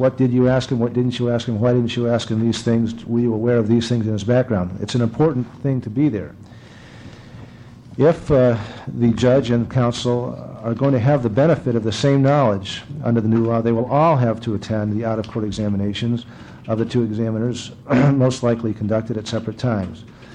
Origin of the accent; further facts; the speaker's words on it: Portland, United States; I don't recall any great problem in my hometown of Portland with homelessness, alcoholics, bag ladies, or violence committed by mentally ill persons.